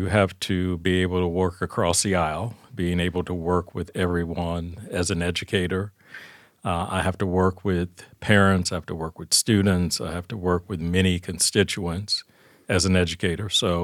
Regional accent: Cincinnati, Ohio, United States; Born and raised in Cincinnati, went to Roger Bacon High School, attended grade school at St. Francis Serif School downtown, went off to college at Carson Newman College

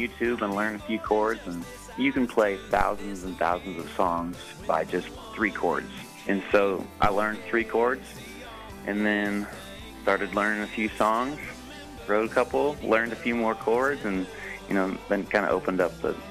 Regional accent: Oregon, United States; I'm from Oregon. I grew up on a family farm out there.

